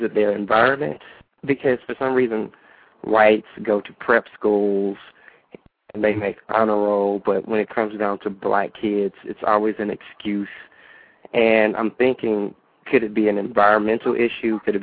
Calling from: Texas, United States; I am calling from Texas.

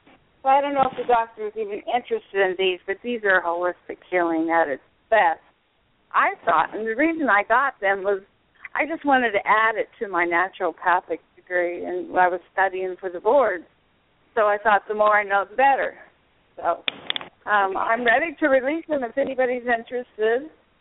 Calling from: Florida, United States; in Southwest Florida.

